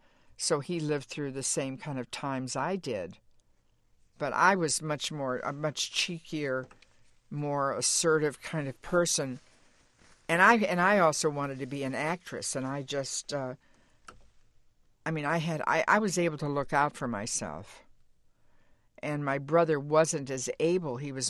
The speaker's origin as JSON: {"language": "English", "town": "Detroit", "region": "Michigan", "country": "United States", "also_born_or_lived": "Kentucky", "said": "I came from Detroit, and I had one foot in urban Detroit and one foot in rural Kentucky, and it was a bit of a culture shock"}